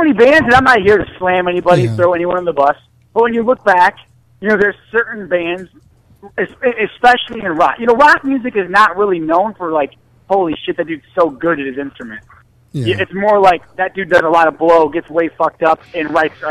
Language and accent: English; Grand Rapids, Michigan, United States; We're all from Grand Rapids area, so that's a weird backstory to that.